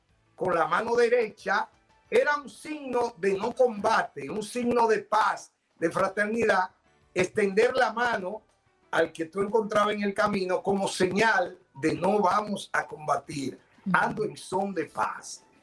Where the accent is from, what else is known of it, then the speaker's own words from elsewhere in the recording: Pontón, La Vega, Dominican Republic; Bueno, justamente en mi pueblo hay una leyenda urbana famosísima. Hay una casa en un sector rural llamado Pontón, La Vega, incluso donde yo nací.